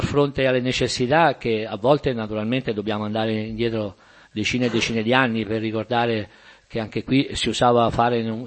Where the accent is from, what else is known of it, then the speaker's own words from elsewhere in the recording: Gualdo Cattaneo, Umbria, Italy; Io sono di Gualdo Cattaneo, questo paesino in mezzo all'Umbria, tra Perugia, Foligno, Spoleto, Todi.